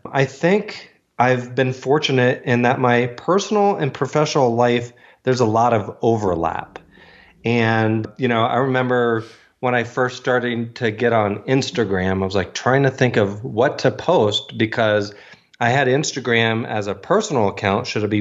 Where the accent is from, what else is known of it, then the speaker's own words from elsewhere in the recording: Virginia, United States; now in Denver, United States; I grew up in Virginia and got my degree in biomedical engineering